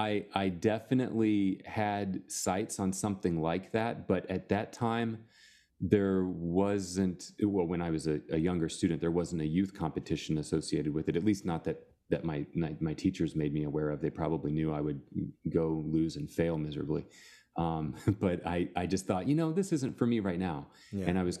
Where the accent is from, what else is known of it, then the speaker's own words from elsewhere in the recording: Louisville, Kentucky, United States; But yeah, so I am from Louisville, Kentucky, where I am teaching now at the University of Louisville.